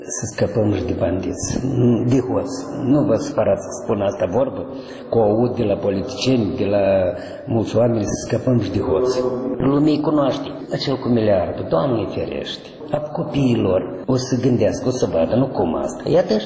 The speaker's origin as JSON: {"language": "Romanian", "town": "Larga", "region": "Briceni District", "country": "Moldova", "tie": "born or raised there", "said": "Eu știu aici din satul meu natal largă."}